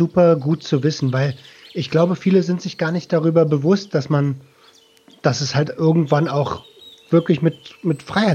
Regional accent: Berlin, Germany; Berlin, wo ich herkomme

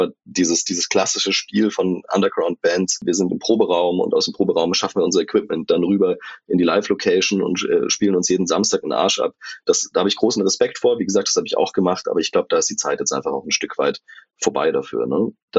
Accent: Germany; accent: German; Also bislang wurde uns nur vorgeworfen, dass unser Akzent, also unser deutscher Akzent, zu vordergründig ist, aber dafür dann nicht gut genug gemacht ist.

